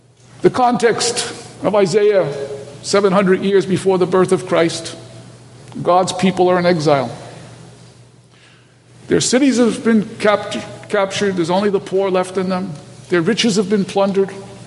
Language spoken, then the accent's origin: English; New York City, New York, United States; accent: New York; Maybe you detect the New York accent. I'm from New York City originally.